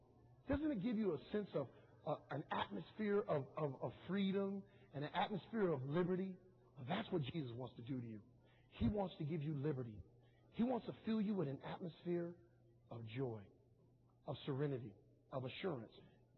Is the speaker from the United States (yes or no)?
yes; New York, United States; I come from New York. I came to the city to build an army, and I'm going to build it.